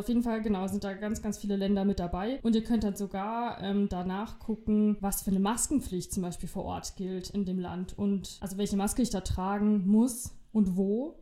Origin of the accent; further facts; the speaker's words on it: Germany; ich als Deutscher